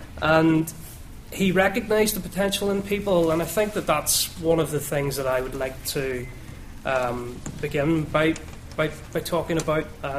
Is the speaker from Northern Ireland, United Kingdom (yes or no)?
yes; Rathcoole, Northern Ireland, United Kingdom; I grew up in Rathcoole. I didn't pass the 11+.